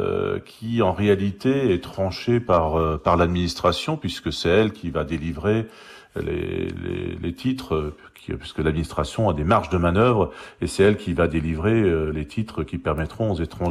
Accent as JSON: {"language": "French", "town": "Colmar", "region": "Grand Est", "country": "France", "said": "C'est ce que je rencontre chez moi à Colmar."}